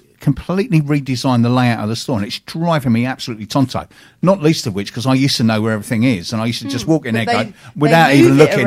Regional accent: London, United Kingdom; accent: Cockney; I'm English and I'm a Cockney in it.

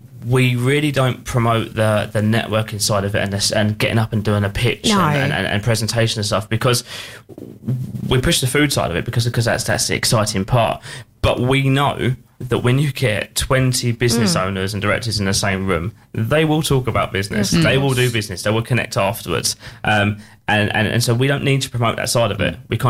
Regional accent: Medway, South East England, United Kingdom; moved away; I grew up in Midway, as I said to you guys earlier, but I left when I was younger

